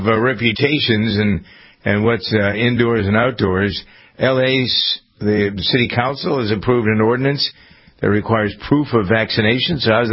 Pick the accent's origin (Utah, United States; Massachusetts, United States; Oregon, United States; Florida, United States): Massachusetts, United States; Boston; I don't know, but I know because I come from Boston, I guess I'm more acutely aware of it.